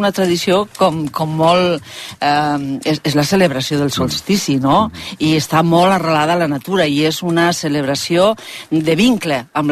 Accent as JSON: {"language": "Catalan", "town": "Eriste", "region": "Aragon", "country": "Spain", "said": "No és exactament el meu nucli, que és Eriste, sinó el del costat"}